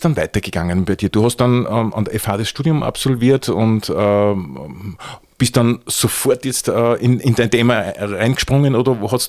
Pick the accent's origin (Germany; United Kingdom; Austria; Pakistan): Austria; glaubst du, dass da bei uns in Österreich in den letzten 30 Jahren da vielleicht sogar ein bisschen was verschlafen worden ist?